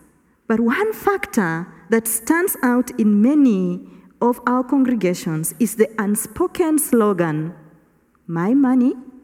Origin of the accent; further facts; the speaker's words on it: Kenya; I come from Kenya. Nairobi is the capital city of Kenya.